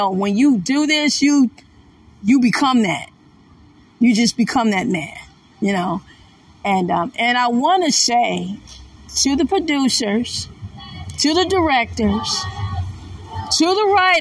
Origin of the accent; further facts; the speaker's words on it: Detroit, Michigan, United States; I'm the auntie from Motown. I'm the one who grew up in Motown. I'm the one who was in Detroit.